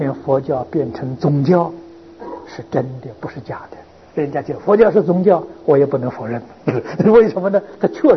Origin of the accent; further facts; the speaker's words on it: China; 就像我们中国人供祖先牌位，不忘记祖先